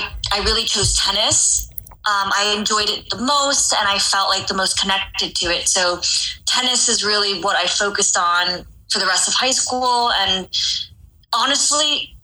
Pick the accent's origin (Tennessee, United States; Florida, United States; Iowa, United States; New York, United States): New York, United States; sports were super big in the town that I grew up in on Long Island.